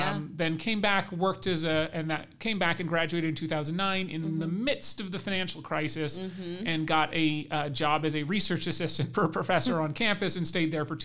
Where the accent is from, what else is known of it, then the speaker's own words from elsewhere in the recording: Nyack, New York, United States; Yeah, so I grew up in Nyack, New York, which is a small suburb about 35 minutes outside of Manhattan. So the New York suburbs, basically.